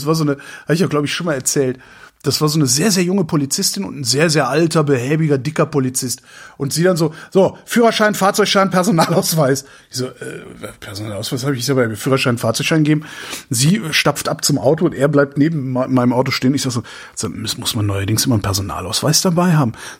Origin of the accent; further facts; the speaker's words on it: Cologne, North Rhine-Westphalia, Germany; now in Berlin, Germany; Ich bin halt als Kölner bin ich es gewohnt